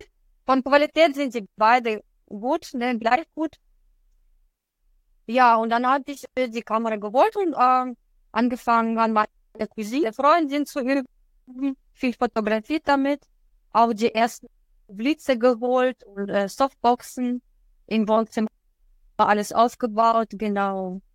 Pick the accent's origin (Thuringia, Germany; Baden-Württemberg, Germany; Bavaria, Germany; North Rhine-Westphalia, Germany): North Rhine-Westphalia, Germany; Lippstadt; ich komme aus Lippstadt